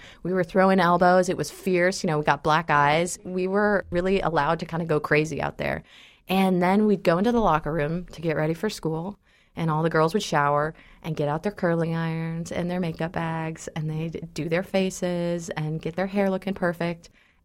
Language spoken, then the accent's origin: English; Ras Tanura, Eastern Province, Saudi Arabia; also born or lived in Baton Rouge, United States; now in Tulsa, United States; up, you know, in the biggest refinery town in the world, Ras Tanura, Saudi Arabia. So even if I wasn't born and raised in East Texas, I know a little bit about refinery towns. And of course, now here I am in Tulsa.